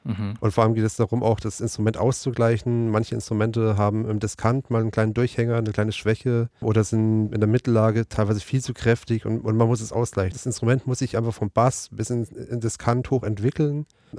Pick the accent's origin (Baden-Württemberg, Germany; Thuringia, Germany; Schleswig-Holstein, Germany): Baden-Württemberg, Germany; born there; Ich komme gebürtig aus Baden-Württemberg auch, habe bei Firma Seiler in Kitzingen meine Ausbildung gemacht, war dann auch in Stuttgart direkt in Filderstadt und in Esslingen in zwei Reparaturbetrieben